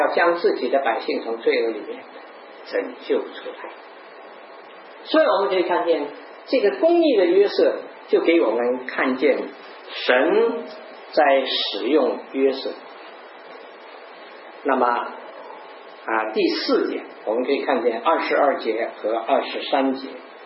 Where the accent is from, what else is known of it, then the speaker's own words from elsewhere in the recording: Guangdong, China; 我们广东人说大头菜吃得多晚上多梦